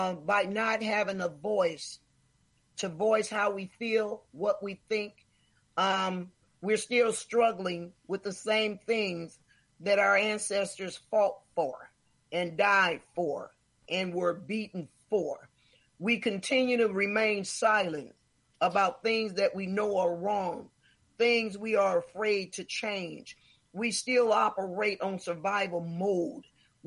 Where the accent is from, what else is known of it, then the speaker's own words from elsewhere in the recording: Indianola, Mississippi, United States; I am from the Delta. My parents worked in Indianola, Mississippi. I am from Indianola, Mississippi. So this is all familiar to me.